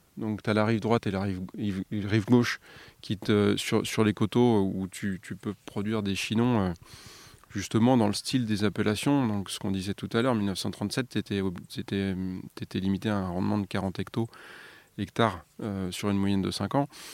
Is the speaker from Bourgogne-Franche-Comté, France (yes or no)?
no; Nouvelle-Aquitaine, France; on est de la Loire, tu as la Vienne devant nous. La Vienne, c'est affluent de la Loire par le sud. On vient du Limousin, nous.